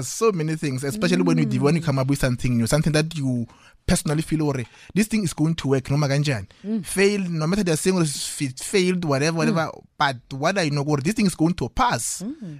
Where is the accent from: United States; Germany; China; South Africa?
South Africa; Polokwane, Limpopo; I'm from Ramolebo Alokotwane in Polokwane. I'm from those rural areas